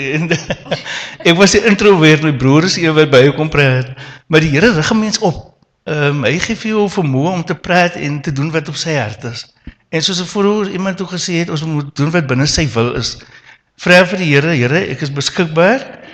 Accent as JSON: {"language": "Afrikaans", "town": "Mossel Bay", "region": "Western Cape", "country": "South Africa", "said": "dis Annelies, my vrou. Ons is van Mosselbaai"}